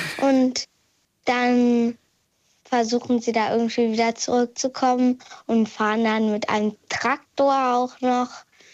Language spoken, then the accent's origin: German; Potsdam, Brandenburg, Germany; Also ich komme aus Potsdam und ich bin 8 Jahre alt und werde im Dezember 9.